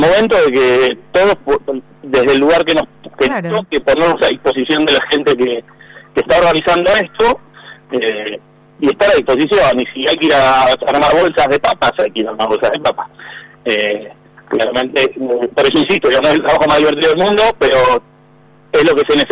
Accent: Buenos Aires, Argentina; moved away; yo soy de Buenos Aires, me vine a vivir hace 10 años. Y cuando estaba en Buenos Aires

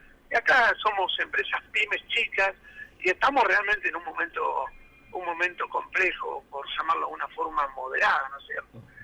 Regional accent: Tandil, Buenos Aires Province, Argentina; Gente que somos de Tandil

